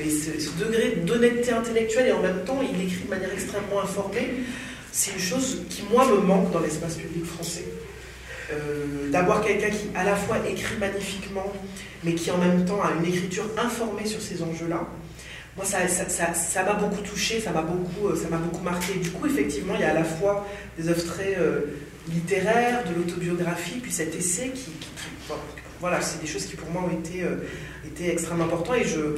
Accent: Martinique, France; j'ai grandi en Martinique dans les années 80

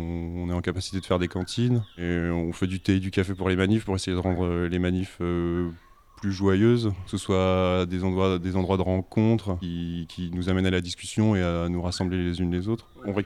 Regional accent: Bourgogne-Franche-Comté, France; Moi j'ai grandi en Bourgogne, dans l'est de la France. Ensuite je suis allé à Paris pour faire un brin d'études en cinéma-théâtre

